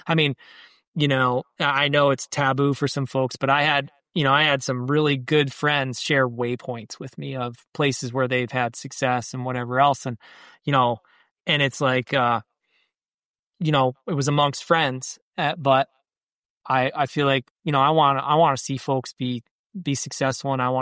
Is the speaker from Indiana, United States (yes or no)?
no; New York, United States; And I have access to some real good sized farms here in New York.